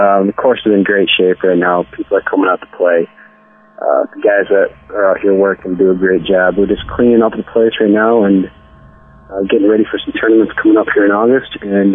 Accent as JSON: {"language": "English", "town": "Jackson", "region": "Midwest", "country": "United States", "tie": "born or raised there", "also_born_or_lived": "New York", "said": "And this opportunity came up, and I really just wanted to hop on it and come back to my hometown. And I'm glad I did. It feels really good to be back here in Jackson."}